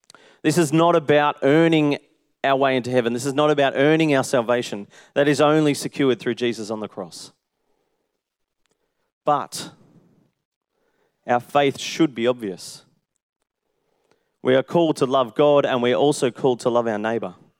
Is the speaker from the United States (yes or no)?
no; Melbourne, Victoria, Australia; just maybe it's growing up in Melbourne